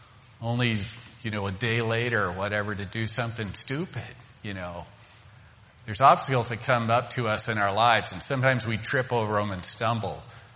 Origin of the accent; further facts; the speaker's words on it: Arkansas, United States; I grew up in Arkansas for a while as a kid, so I saw this firsthand.